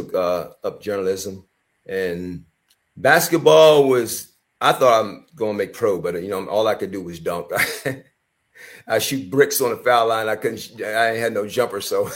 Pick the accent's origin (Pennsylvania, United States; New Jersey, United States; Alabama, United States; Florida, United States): Pennsylvania, United States; Pottstown; I'm from Pottstown, Pennsylvania. That's in the Philadelphia area, around 30 to 40 minutes outside of Philly.